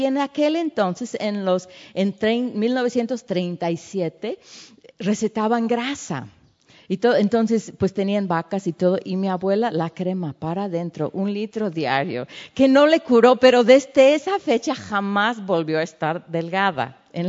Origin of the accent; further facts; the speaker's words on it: Tehuacán, Puebla, Mexico; yo en el rancho donde crecimos aquí en Tehuacán, eran las señoras así con sus, que ellas tejían sus chalequitos